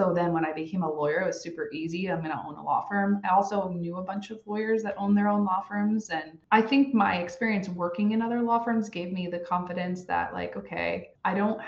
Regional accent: New York, United States; I grew up in New York in an entrepreneurial family.

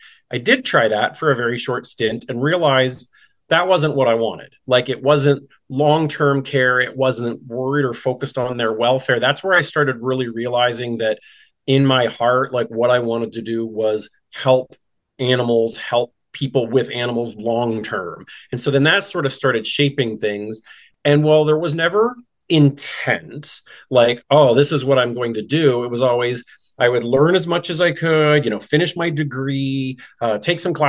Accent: Fort McLeod, Alberta, Canada; I'm Canadian. I was born and raised in a very tiny little town in southern Alberta, Fort McLeod.

